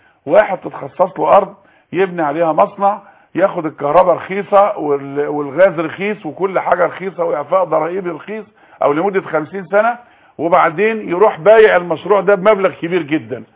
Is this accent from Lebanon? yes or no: no; Egypt